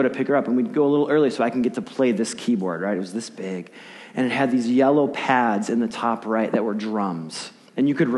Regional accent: Chicago, Illinois, United States; now in Portland, United States; we have some family here in Portland. We're all from Chicago, and we order Chicago pizza.

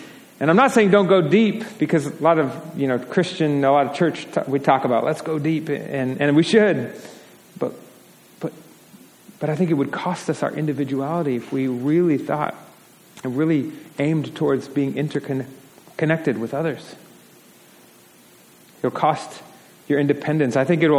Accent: Portland, Oregon, United States; I guess I grew up in Portland. I see forests all the time. Like, my backyard is a forest, right? Sherwood.

